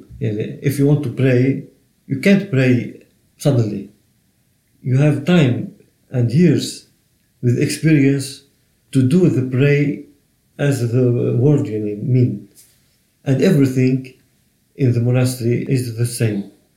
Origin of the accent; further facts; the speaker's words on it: Maskenta, Lebanon; English is a second language; I was born in this village, Maskenta, and we don't have any car in the house to go anywhere.